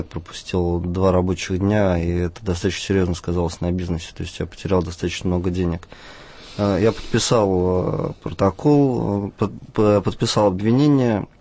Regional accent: Russia; особо акцентировали все на том, что я из России.

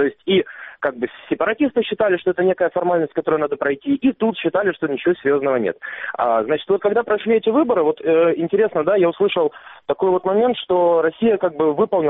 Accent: Luhansk, Luhansk Oblast, Ukraine; now in Kyiv, Ukraine; Я сам вообще из Луганска, но я долгое время уже живу в Киеве, 4 года.

